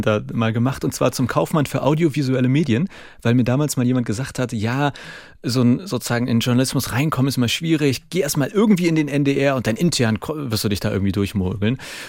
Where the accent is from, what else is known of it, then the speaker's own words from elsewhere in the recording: Eidelstedt, Hamburg, Germany; also born or lived in Schnelsen; Also ich bin in Eidelstedt und Schnelsen aufgewachsen, auf Schnelsen gewohnt und in Eidelstedt irgendwie zur Schule und alles gegangen.